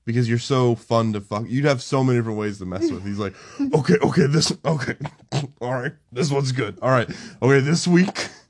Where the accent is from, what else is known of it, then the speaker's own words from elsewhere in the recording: Florida, United States; I grew up in Florida.